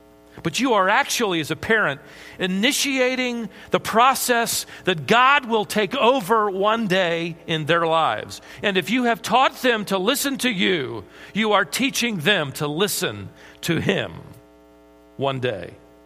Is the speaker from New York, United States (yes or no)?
no; Minnesota, United States; born there; I was born in Minnesota. It makes me wonder if my birth prompted this report.